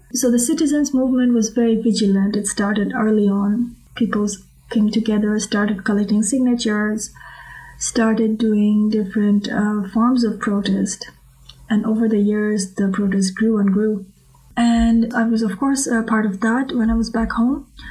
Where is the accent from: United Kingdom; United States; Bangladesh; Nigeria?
Bangladesh; I grew up in Bangladesh and I was involved with politics from a very early age. My whole family was a very political family. I often joke that we are third generation leftists.